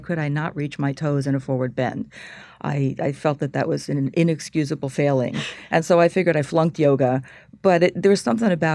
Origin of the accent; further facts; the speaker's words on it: Zurich, Switzerland; also born or lived in Philadelphia, United States; I was born in Philadelphia, and when I was about 10 years old, my father, who was Swiss, decided to go back to his homeland. So he went back to Zurich for 1 year and decided to stay.